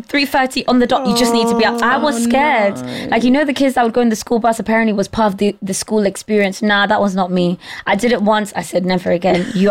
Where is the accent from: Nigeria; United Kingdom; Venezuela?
Nigeria; So I'm Ghanaian British, but I was born and raised in Nigeria.